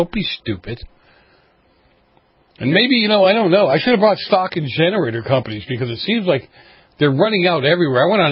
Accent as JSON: {"language": "English", "town": "Boston", "region": "Massachusetts", "country": "United States", "tie": "born or raised there", "said": "I grew up in Boston, so to me, the snowstorms are whatever."}